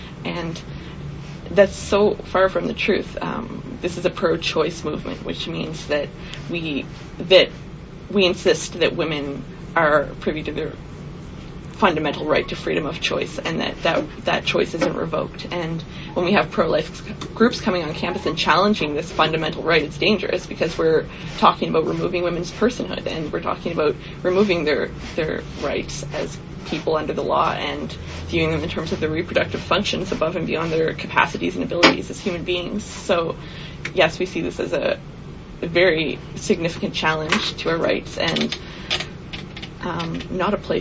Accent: Canada; I think that we have the right as Canadian citizens to be free from hate speech

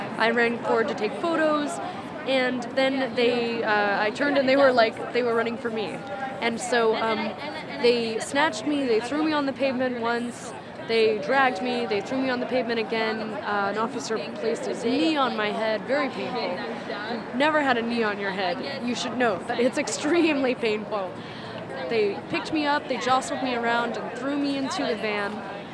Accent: Washington, District of Columbia, United States; from Washington, D.C.

